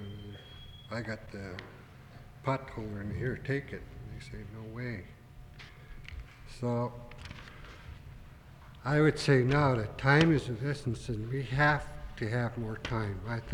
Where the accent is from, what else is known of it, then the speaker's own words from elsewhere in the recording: Port Lions, Alaska, United States; I'm from Port Lyons.